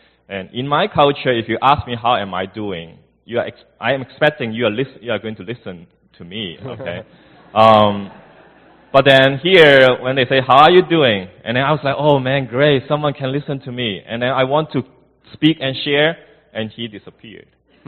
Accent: Hong Kong; also born or lived in China; So I was made in China, and then I moved to Hong Kong. So I grew up in Hong Kong. I grew up in an atheist family

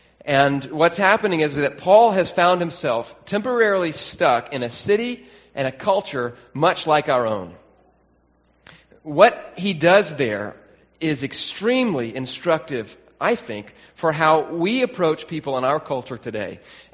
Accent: New York, United States; Now, as a New Yorker, we like to point out that we kept him from winning a few more along the way

